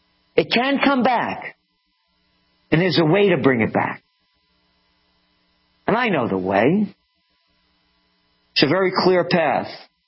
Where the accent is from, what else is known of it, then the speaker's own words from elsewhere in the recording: United States; It's my country. I am an American.